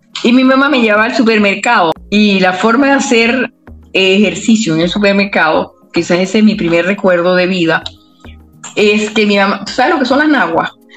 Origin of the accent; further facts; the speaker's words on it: Venezuela; yo tengo una cultura como venezolana